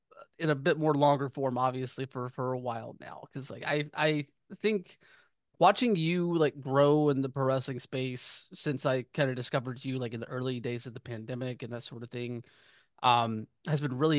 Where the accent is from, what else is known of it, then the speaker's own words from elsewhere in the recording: the South, United States; Why did I say firecracker? You can tell I'm from the South.